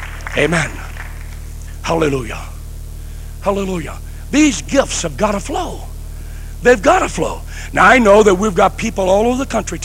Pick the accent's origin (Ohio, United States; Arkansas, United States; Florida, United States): Arkansas, United States; I grew up in Arkansas. And I said, we used to have a lot of hogs.